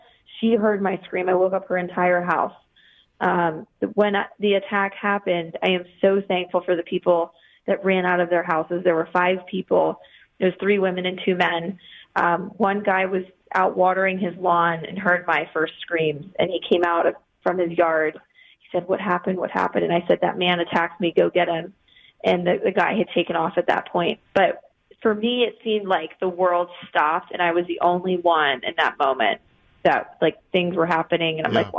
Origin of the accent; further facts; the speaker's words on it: Ellicott City, Maryland, United States; I'm from Baltimore, actually, just west, like 20 minutes west in Ellicott City.